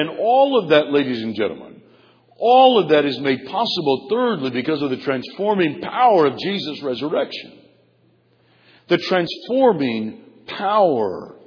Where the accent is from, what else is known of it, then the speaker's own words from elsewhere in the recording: United States; But even with that, as proud as I am of that as an American, my ultimate citizenship is in heaven.